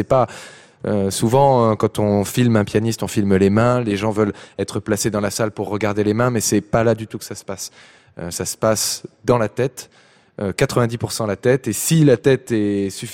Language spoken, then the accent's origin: French; Compiègne, Hauts-de-France, France; j'ai grandi à Compiègne, et à Compiègne, j'ai suivi les études dans l'école de musique avec une professeure, Madame Munier